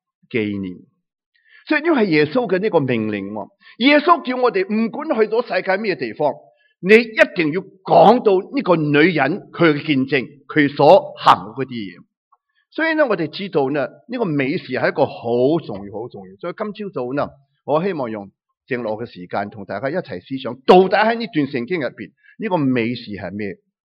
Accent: China

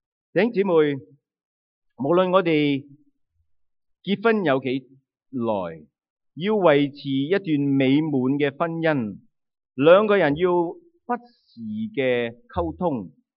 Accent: China; 但是我们中国人，我们绝少来到去提及，我们将它作为一种的羞耻。

